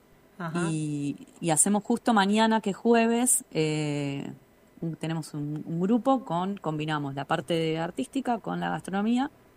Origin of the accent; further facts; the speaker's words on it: Buenos Aires, Argentina; moved away; Yo, como te decía, soy de Buenos Aires